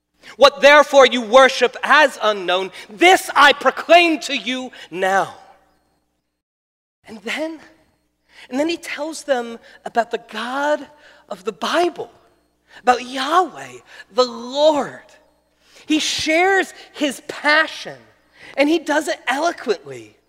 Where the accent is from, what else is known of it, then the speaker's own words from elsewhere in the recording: New Jersey, United States; When I get mad, people know about it. I'm from New Jersey. You just know.